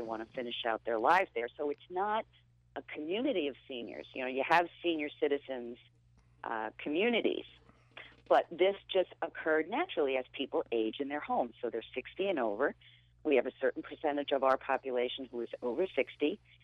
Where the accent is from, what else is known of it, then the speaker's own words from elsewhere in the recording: Albany, New York, United States; from Albany, New York.